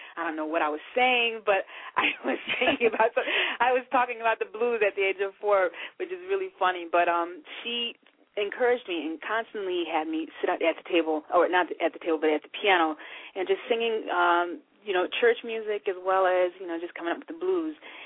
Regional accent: Utica, New York, United States; I grew up in a, you know, decent-sized city. It's not too small and not too big, but Utica, New York, which is upstate, more central New York, very close to Syracuse

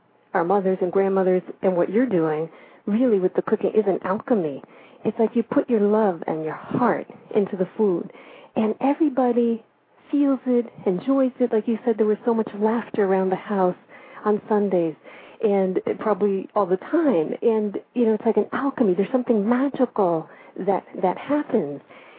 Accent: New Jersey, United States; it brings back those memories from my childhood growing up in New Jersey.

